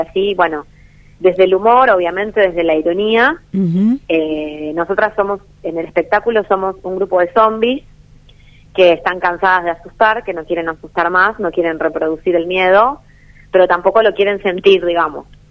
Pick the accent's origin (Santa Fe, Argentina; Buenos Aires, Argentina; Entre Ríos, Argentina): Buenos Aires, Argentina; como somos de acá, de Buenos Aires, no salimos de manera formal en el carnaval.